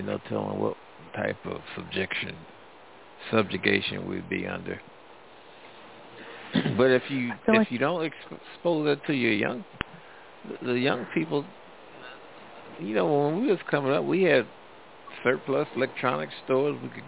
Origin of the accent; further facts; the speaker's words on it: St. Louis, Missouri, United States; now in Louisiana, United States; No, I'm from St. Louis. I've been here in Louisiana when my grandson started at LSU.